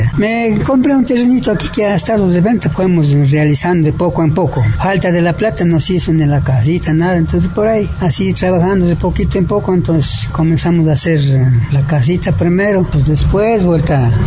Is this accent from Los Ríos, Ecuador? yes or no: no; Saquisilí, Cotopaxi, Ecuador; poder trabajar así en mi tierra, en Saquicilí, por ahí comprando algún solarcito por el centro.